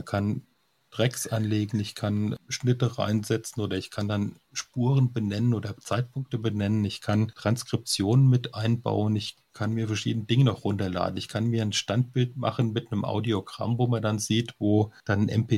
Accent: Germany; Ich komme aus Deutschland und in der Nähe von Mannheim oder Saarbrücken auf der Höhe.

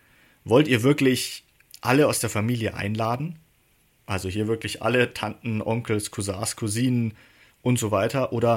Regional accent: Bavaria, Germany; Bei uns in Bayern gibt es zum Beispiel Brautverziehen und sowas.

